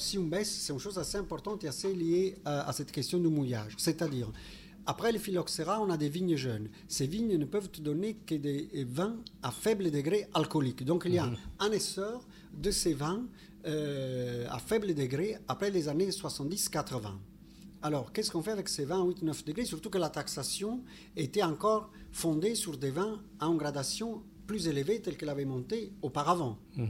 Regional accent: Naples, Campania, Italy; je suis historien, surtout je viens de Naples.

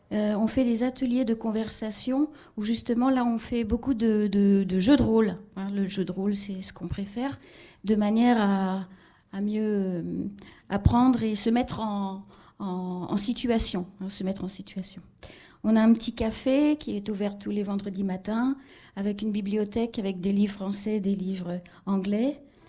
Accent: France; also born or lived in England; Je suis française, mais j'ai vécu la plupart de ma vie en Angleterre.

